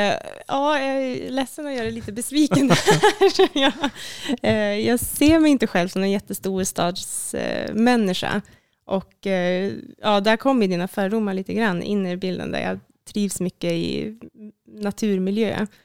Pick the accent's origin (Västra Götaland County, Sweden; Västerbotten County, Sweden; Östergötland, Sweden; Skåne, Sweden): Västerbotten County, Sweden; Umeå; även om jag egentligen trots min uppväxt i Umeå